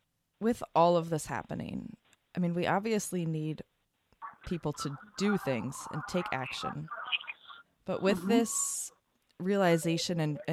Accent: United States; And it's so tricky as a Westerner, as an American who's been raised in a consumerist culture, to understand what that means

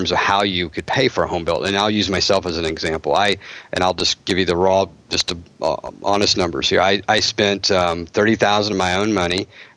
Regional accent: Oklahoma, United States; And I was really lucky to grow up under a guy who, and I grew up in Oklahoma, you'd have to know a little bit about my background

